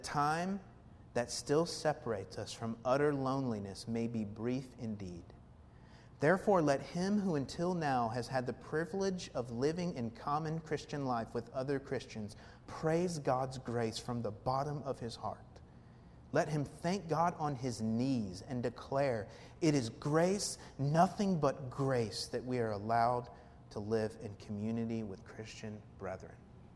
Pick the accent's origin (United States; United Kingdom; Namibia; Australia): United States; the South; My wife is from the Midwest. I'm from the South.